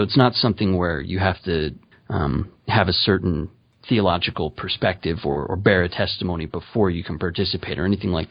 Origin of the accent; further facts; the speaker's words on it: Utah, United States; also born or lived in Maryland; Yeah, we moved back to Utah. I finished up school and then we came back. And I grew up in Utah, so.